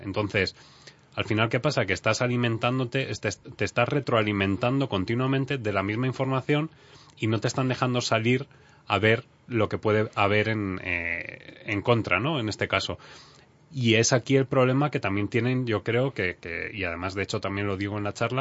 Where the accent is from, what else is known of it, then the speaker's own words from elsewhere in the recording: Spain; no sé por qué, soy español